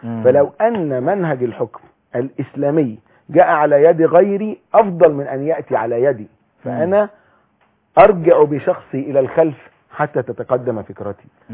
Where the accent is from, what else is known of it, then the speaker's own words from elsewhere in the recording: Manzala, Dakahlia, Egypt; مدرس لغة عربية من مدينة في أقصى شمال مصر اسمها المنزلة. وأنا مصري.